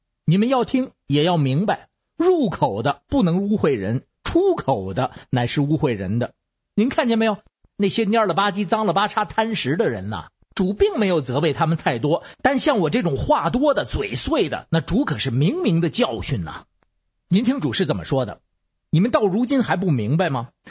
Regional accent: Beijing, China

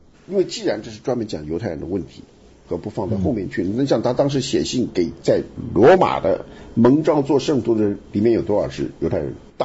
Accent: China; 觉得我们是中国人习惯来讲的，我们是这个泱泱文明古国

